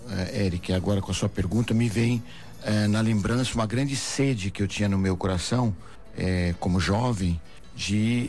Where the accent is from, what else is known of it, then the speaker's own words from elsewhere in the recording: São Paulo, Brazil; born there; Nasci em São Paulo e nós chegamos aqui em 1978, em 79 chegou o Frei Hans e viemos morar no Pedregulho, na paróquia Nossa Senhora da Glória.